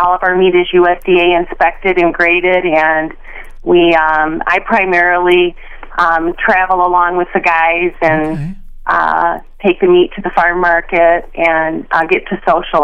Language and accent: English; Harrisville, United States; I was raised in Harrisville. My parents had a small grocery, so I had no idea what I was getting into when I married this farmer.